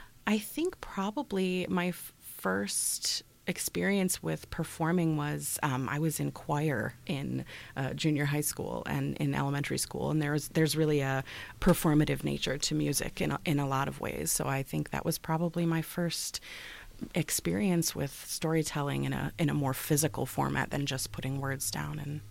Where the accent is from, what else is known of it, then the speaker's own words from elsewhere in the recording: Waukegan, Illinois, United States; I grew up in Waukegan, but I ended up relocating back, coming back home again.